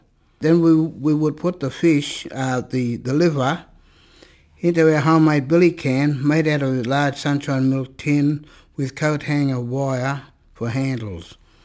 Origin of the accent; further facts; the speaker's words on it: La Perouse, New South Wales, Australia; We are the Wail people of the Darug Nation. I grew up on Darawal country on the eastern shores of Botany Bay, La Perouse. I grew up in an Aboriginal reserve